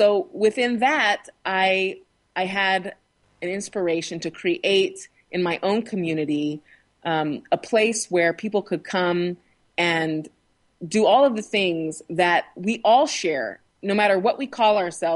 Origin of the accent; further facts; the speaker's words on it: Washington, United States; And so I endeavored to create something like that here in my hometown without any means in the beginning